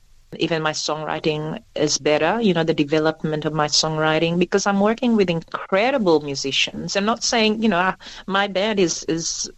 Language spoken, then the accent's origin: English; Perth, Western Australia, Australia; growing up in Perth just really allowed me to experiment with different styles other than the rhythms from back home.